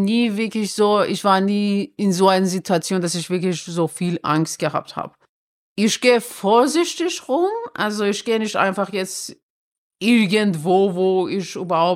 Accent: Iran; Ein Haut ist, ich bin Iranerin.

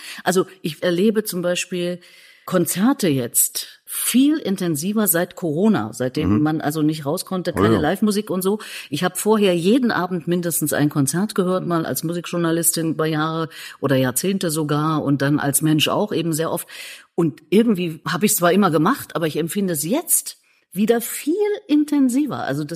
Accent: East Germany, Germany; born there; ich bin ja im Osten geboren und als Atheistin erzogen worden.

